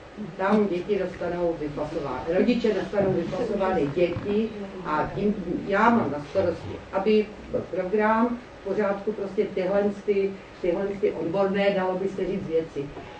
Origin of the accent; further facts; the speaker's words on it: Orlová, Moravian-Silesian Region, Czechia; Pocházím z Těšínského Srsta z Orlové. A Orlová je velmi specifická.